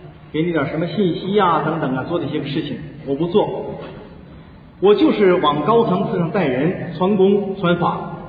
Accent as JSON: {"language": "Chinese", "town": "Changchun", "region": "Jilin", "country": "China", "said": "也是咱们东北人，家在长春市，今年43周岁啊，虚岁44岁了。"}